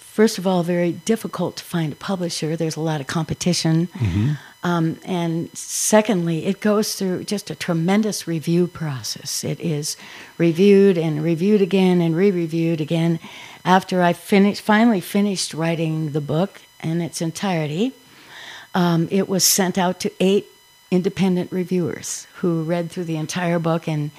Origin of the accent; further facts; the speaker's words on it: Milbank, South Dakota, United States; That's where I grew up, on a farm outside of a small town called Milbank, South Dakota. Graduated from South Dakota State University.